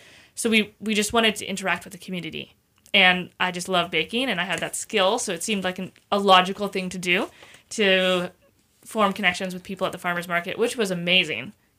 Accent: Sandpoint, Idaho, United States; And I grew up here in Sandpoint.

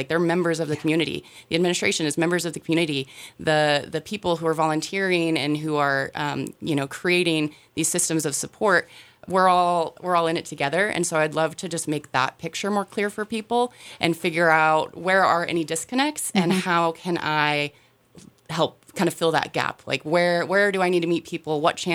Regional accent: Alaska, United States; moved away as an adult; also born or lived in Moscow; I moved there to attend the University of Idaho. I grew up in Alaska, graduated from U of I, stuck around Moscow for a while, and then we moved here for my husband's job.

